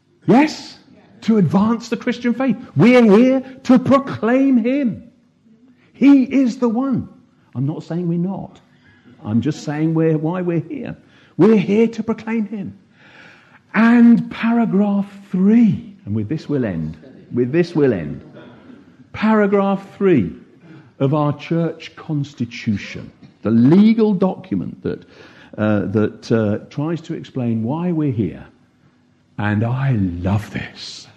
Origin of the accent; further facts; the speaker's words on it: United Kingdom; Oh, we're British. Yes. Yes. Some of us.